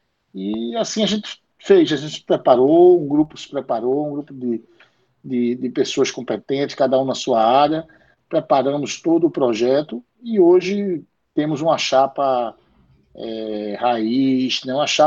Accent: Pernambuco, Brazil; vão ver que a gente é pernambucano, a gente tá lascado aqui

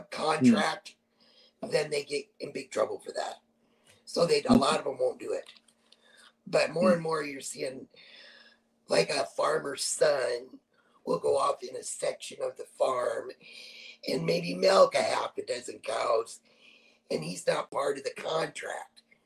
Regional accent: Iowa, United States; I grew up in Northwest Iowa, which is the state directly under Minnesota.

